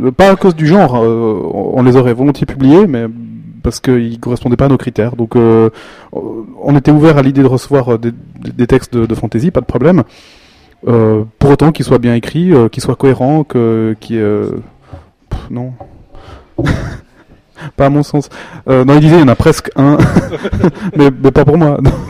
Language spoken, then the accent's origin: French; Switzerland; parce qu'on est suisse, puis on est bassement chauvin